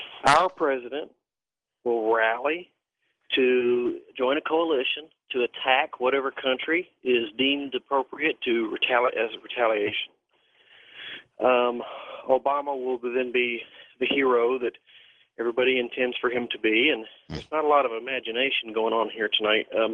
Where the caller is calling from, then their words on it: Tennessee, United States; I'm calling from East Tennessee.